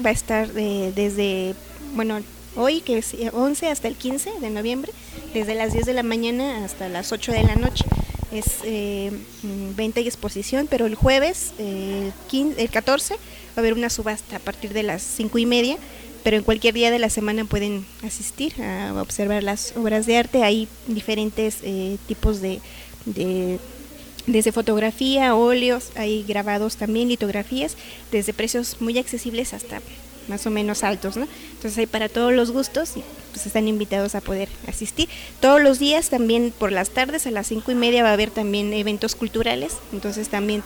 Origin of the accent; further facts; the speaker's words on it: Mexico; Como mexicanos, lamentablemente no se tiene esa labor de documentar las violaciones graves a los derechos humanos